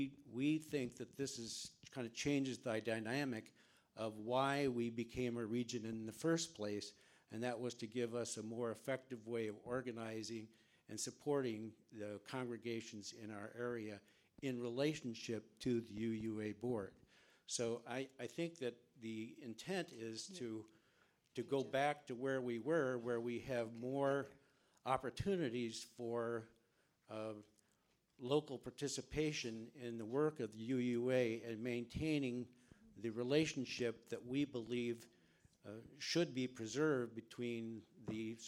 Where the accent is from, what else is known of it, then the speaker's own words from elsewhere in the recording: Springfield, Illinois, United States; I'm from Springfield, Illinois.